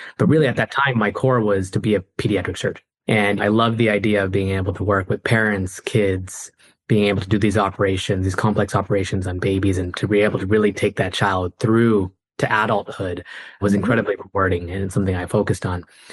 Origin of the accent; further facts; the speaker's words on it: Canada; born there; So I was born in Canada. Both my parents are South Asian from Bangalore.